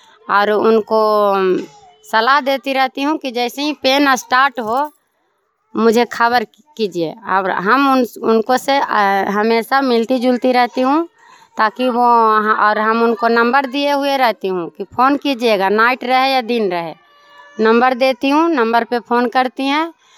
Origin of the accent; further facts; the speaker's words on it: Aris Khanda, India; आशा कार्यकर्ता हूं, जो आरिस खंदा की रहने वाली हूं